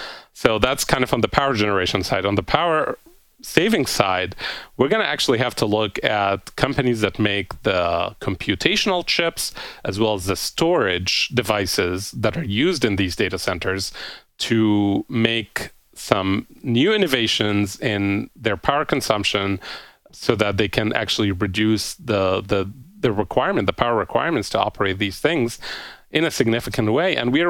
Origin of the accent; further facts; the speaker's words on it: Maryland, United States; which is a utility company here in my home state of Maryland